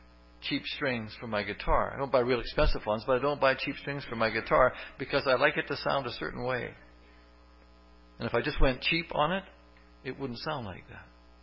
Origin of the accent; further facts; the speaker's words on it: Canada; I'm a Canadian.